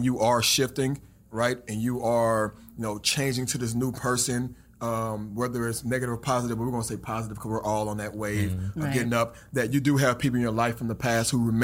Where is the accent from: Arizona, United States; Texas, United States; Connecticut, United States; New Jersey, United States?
Texas, United States; Houston; Me being an artist and being a cartoonist, especially growing up in Houston, I didn't have anybody around me who I can actually talk to besides my mentor.